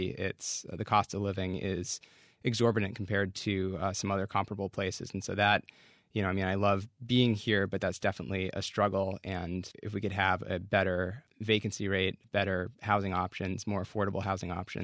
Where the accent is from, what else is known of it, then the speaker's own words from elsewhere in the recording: Shelburne, Vermont, United States; I'm actually a Vermont native, so I grew up in Shelburne, born and raised here. I briefly left to go to school in upstate New York for a little bit, but then wound up coming back to UVM